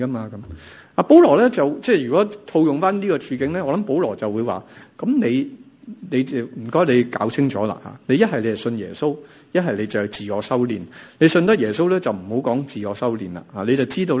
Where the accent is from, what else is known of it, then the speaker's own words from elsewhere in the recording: China; 即系我哋中国人嘅骄傲就系我能够做到个君子咯